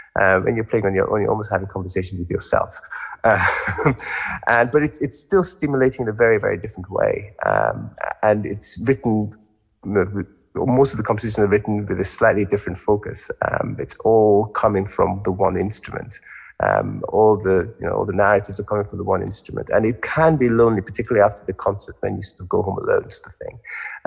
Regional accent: Nigeria; growing up in Nigeria at the time

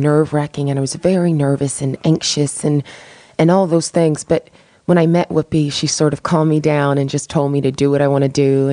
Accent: the South, United States; accent: southern; Yes, my little southern accent.

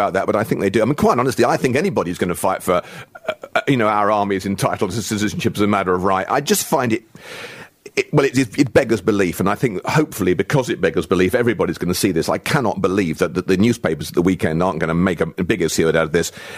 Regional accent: United Kingdom; I honestly find this, as a British citizen, if you like, completely humiliating.

